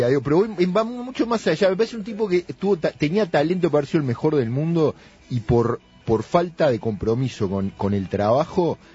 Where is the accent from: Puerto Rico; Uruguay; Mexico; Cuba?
Uruguay; como uruguayo